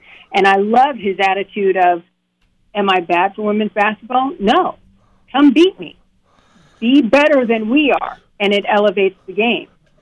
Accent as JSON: {"language": "English", "town": "Tacoma", "region": "Washington", "country": "United States", "tie": "born or raised there", "said": "I grew up in Tacoma, just south of Seattle, graduated Curtis High School before I matriculated at Washington State"}